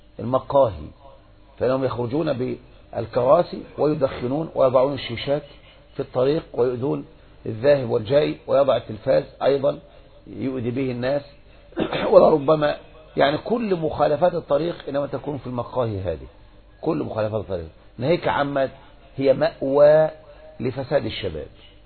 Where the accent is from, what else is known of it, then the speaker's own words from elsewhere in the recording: Egypt; مثل الآن انتشر جدا بعد الثورة عندنا في مصر